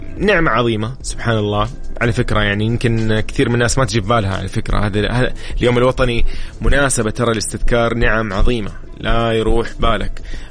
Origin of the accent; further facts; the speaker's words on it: Saudi Arabia; بالنسبة لنا نحن كسعوديين، أكيد يوم استثنائي صراحة